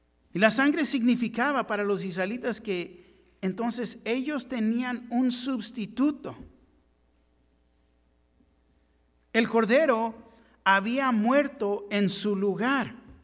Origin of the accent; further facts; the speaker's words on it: Tijuana, Baja California, Mexico; Yo me recuerdo cuando era niño. De niño en Tijuana, tenía un gallo.